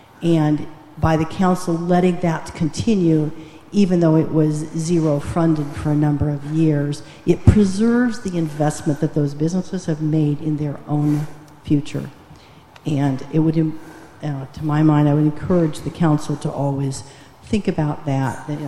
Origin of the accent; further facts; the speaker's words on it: Atascadero, California, United States; from Atascadero, and I'm a real member of the public.